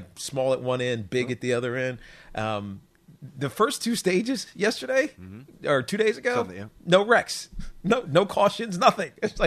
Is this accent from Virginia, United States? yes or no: yes; Virginia, United States; I grew up in Southwest Virginia. I mean, Martinsville Motor Speedway was like an hour and a half away from me.